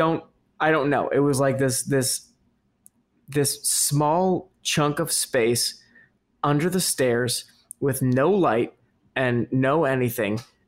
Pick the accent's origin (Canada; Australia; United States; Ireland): United States; Hazlet, New Jersey; so my house growing up in Hazlitt, New Jersey, downstairs where we had the TV room and the sump pump